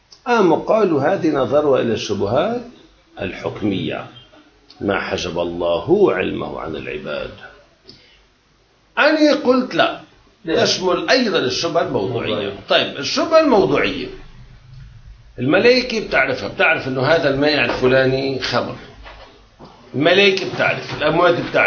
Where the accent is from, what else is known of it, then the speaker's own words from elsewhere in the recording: Jibchit, Nabatieh Governorate, Lebanon; نحن جبشيت ربعهم شو بيقولوا نصابين